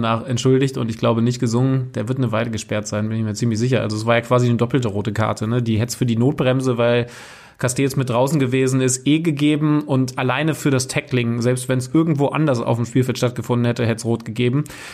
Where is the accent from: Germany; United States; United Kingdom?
Germany; Göttingen, Lower Saxony; Also ja, berühmte Szene aus Göttingen. Liebe Grüße in meiner alten Heimat.